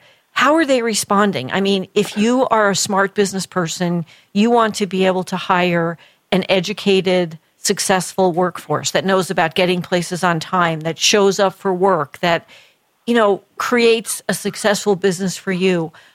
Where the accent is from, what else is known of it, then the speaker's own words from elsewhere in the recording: New Jersey, United States; I mean, I grew up in Jersey. I know all about the South Bronx.